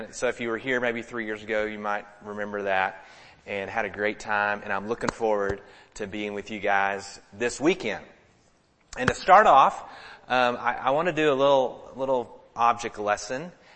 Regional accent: Searcy, Arkansas, United States; I actually grew up here in Arkansas. I grew up in Searcy, Arkansas.

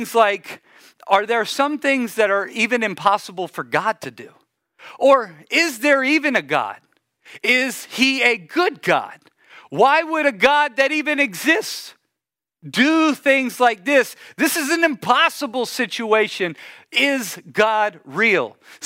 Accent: Louisiana, United States; And y'all know I'm a Cajun from Louisiana.

